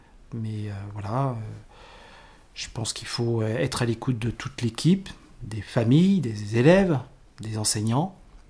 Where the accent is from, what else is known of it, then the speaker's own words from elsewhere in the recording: Nouvelle-Aquitaine, France; je ne suis pas du tout originaire de la région, ni du département. Je viens des Deux-Sèvres, où j'étais dans un petit village où mes parents étaient tous les deux enseignants.